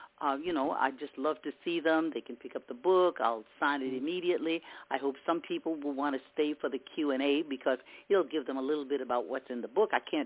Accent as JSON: {"language": "English", "region": "Louisiana", "country": "United States", "said": "From just right next door in Louisiana."}